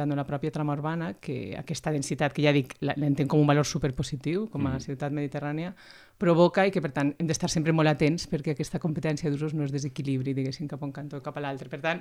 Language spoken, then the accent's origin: Catalan; Valencia, Valencian Community, Spain; now in Sabadell, Spain; actualment no visc a Barcelona. De fet, jo sóc valenciana, sóc de València i porto vivint a Barcelona gairebé 20 anys. Actualment no resideixo ni tan sols a l'àrea metropolitana, estic vivint a Sabadell.